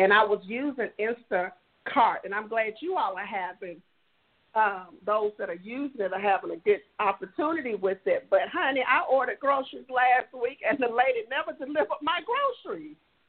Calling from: Tyrone, Georgia, United States; We're calling from Tyrone.

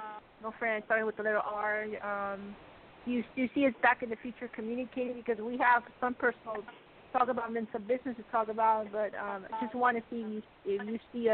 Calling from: Arizona, United States; Hi. It's Arizona.

